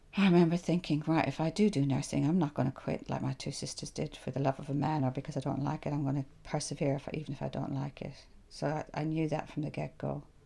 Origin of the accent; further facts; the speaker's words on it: Ireland; But that was the only place I experienced firsthand racism from being Irish.